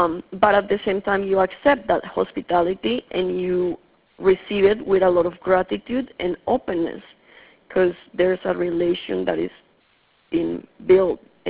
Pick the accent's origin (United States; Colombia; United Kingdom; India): Colombia; Well, I grew up in Colombia, and I come from a family that is from a specific region that is considered one of the most friendly people there.